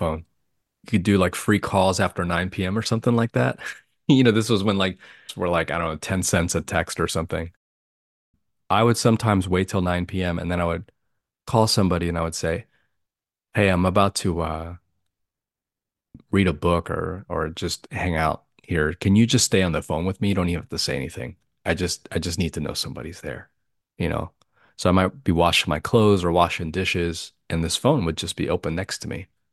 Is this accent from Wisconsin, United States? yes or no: no; Florida, United States; I was born and raised in Florida and experienced a lot of racism and bullying.